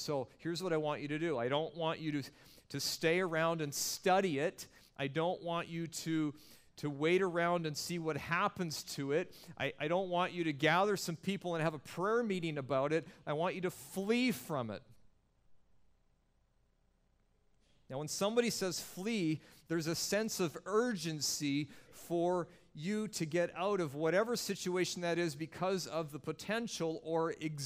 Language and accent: English; Western Canada, Canada; a fairly typical subdivision where I grew up in Western Canada